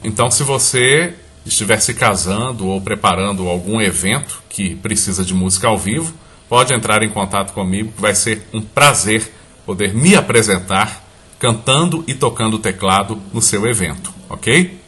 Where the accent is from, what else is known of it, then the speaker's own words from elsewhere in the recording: Sete Lagoas, Minas Gerais, Brazil; minha terra natal, Sete Lagoas, Minas Gerais. Com muito orgulho.